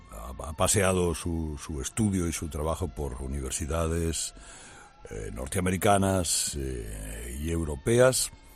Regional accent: Galicia, Spain; ustedes, como gallegos, nosotros

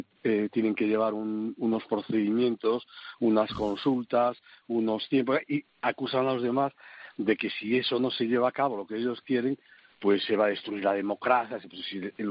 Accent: A Coruña, Galicia, Spain; born there; yo era también diputado socialista por La Coruña, por mi ciudad natal

